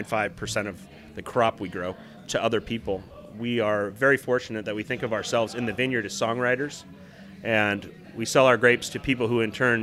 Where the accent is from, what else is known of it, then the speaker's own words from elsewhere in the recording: Long Beach, California, United States; I grew up in Long Beach